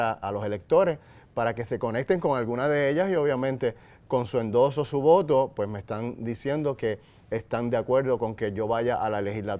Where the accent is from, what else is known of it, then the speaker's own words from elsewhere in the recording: Añasco, Puerto Rico; also born or lived in Mayagüez; Pues yo nací en Mayagüez, ¿verdad? Pero fui criado mis primeros años en Añasco.